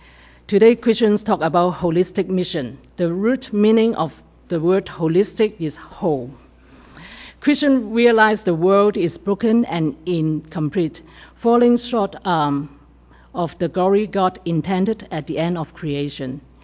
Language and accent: English; Toronto, Ontario, Canada; also born or lived in Thailand; I'm from Toronto, and how long ago? I have been back for 8 years.